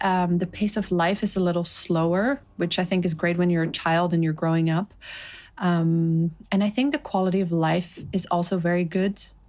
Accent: Amsterdam, North Holland, Netherlands; So I was born and raised in Amsterdam with my three brothers.

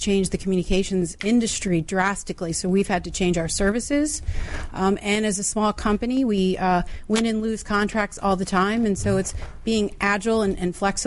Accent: Ellicott City, Maryland, United States; I'm from Maryland, Ellicott City.

